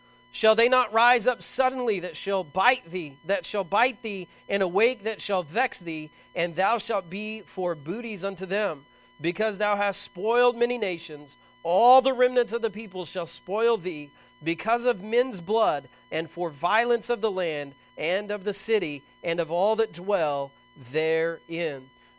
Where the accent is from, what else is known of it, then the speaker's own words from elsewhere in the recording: United States; I'm thankful that I'm an American.